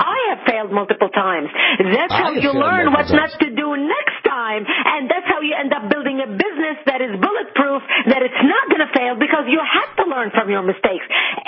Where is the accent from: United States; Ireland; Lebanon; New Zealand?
Lebanon; also born or lived in Israel; Correct. Correct. I'm